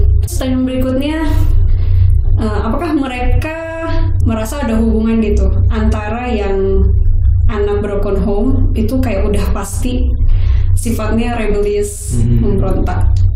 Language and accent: Indonesian; Jakarta, Indonesia; aku orang Betawi nih misalnya bapak ibuku, cuman kayak ibu tiriku orang Jawa.